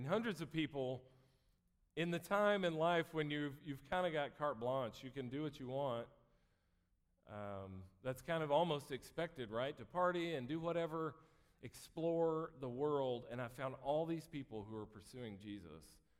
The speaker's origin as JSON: {"language": "English", "region": "Georgia", "country": "United States", "tie": "born or raised there", "said": "I grew up just outside of Atlanta in a Christian home."}